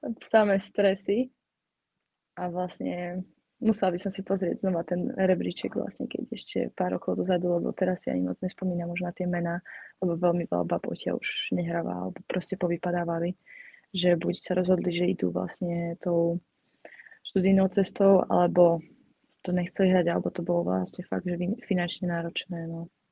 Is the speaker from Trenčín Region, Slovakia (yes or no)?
yes; Nové Mesto nad Váhom, Trenčín Region, Slovakia; ja som z Nového mesta nad Váhom a my máme kúsok akože k českým hraniciam